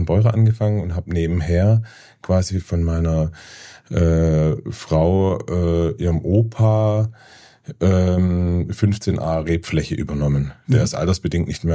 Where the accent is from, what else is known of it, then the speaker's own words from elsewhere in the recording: Baden-Württemberg, Germany; ich komme ursprünglich aus dem Heilbronner Raum, also gar nicht direkt aus dem Remstal, war dann bis 2012 im in der Pfalz tätig